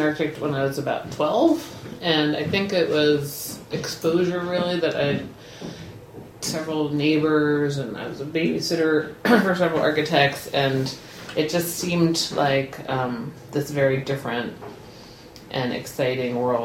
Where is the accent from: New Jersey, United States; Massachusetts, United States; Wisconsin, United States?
Massachusetts, United States; Boston; sort of like where I grew up in Boston, there's sort of like a layering